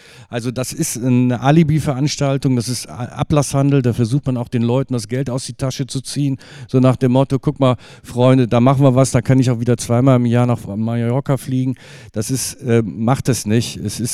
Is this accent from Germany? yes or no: yes; Cologne, North Rhine-Westphalia, Germany; born there; ich bin ja auch gebürtiger Kölner